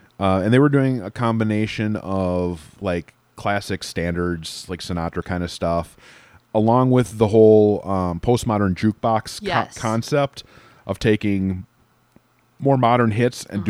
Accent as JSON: {"language": "English", "region": "Midwest", "country": "United States", "said": "We're not late diners typically because we're from the Midwest and we eat at ridiculously early hours."}